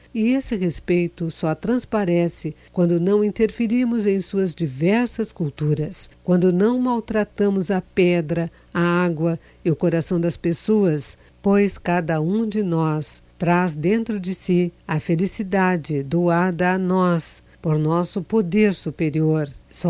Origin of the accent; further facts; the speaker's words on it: Araguacema, Tocantins, Brazil; não apenas a saudade da minha terra natal, Araguacema